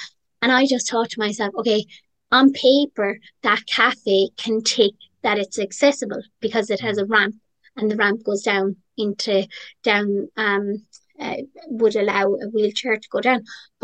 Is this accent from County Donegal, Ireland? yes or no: no; Youghal, County Cork, Ireland; Cork is quite close to where I live. I'm from Youghal, County Cork, and so then I moved to Cork City